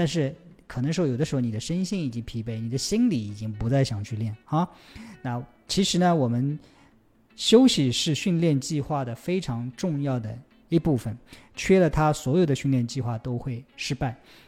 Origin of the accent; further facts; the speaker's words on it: Taixing, Jiangsu, China; now in Shanghai, China; 我回了一趟老家，我的老家在江苏泰兴，那我工作的地方在上海。